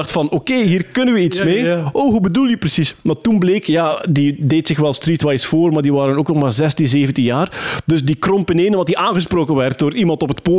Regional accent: Wachtebeke, East Flanders, Belgium; Opgegroeid in Wachtebeek, plattelandsdorp. Gent was eigenlijk al echt aanpassen voor mij.

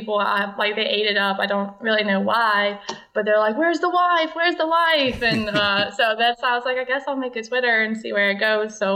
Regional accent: Louisiana, United States; Well, I'm from Louisiana. I got into it just because I really love sports

